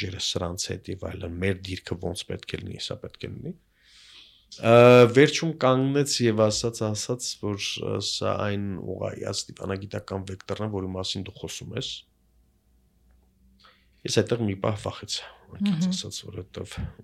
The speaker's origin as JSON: {"language": "Armenian", "town": "Aleppo", "region": "Aleppo Governorate", "country": "Syria", "tie": "born or raised there", "said": "ես Սիրիայում եմ ծնվել, Հալեպում ծնվել, մեծացել"}